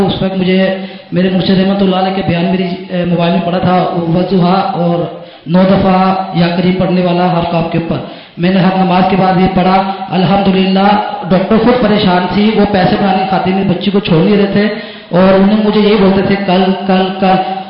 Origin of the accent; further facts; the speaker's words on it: Karachi, Sindh, Pakistan; اور میں کراچی سے ہوں.